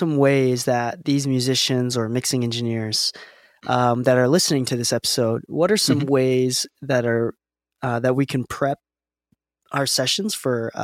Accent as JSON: {"language": "English", "town": "Chicago", "region": "Illinois", "country": "United States", "tie": "born or raised there", "said": "I love Chicago. Yeah. I grew up in Chicago."}